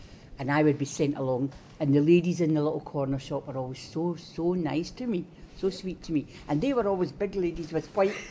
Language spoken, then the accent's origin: English; Glasgow, Scotland, United Kingdom; I was born in 1941 in the Gorbals in Glasgow, Irish illegitimate.